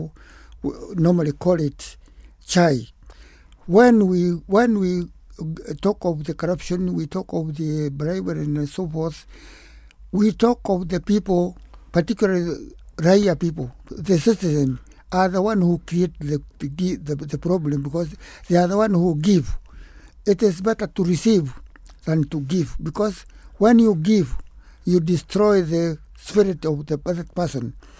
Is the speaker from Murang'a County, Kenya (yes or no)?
yes; Murang'a, Murang'a County, Kenya; born there; I was born in Muranga in 1928.